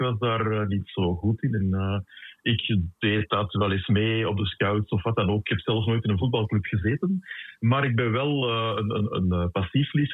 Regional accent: Deurne, Flanders, Belgium; Maar ik ben van Deurne, dus uiteraard ben ik voetbalsupporter

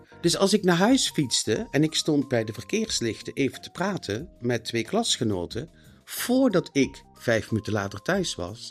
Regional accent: Genk, Limburg, Belgium; Ik ben geboren en getogen, geboren in Genk, met een K, een heel klein provinciestadje.

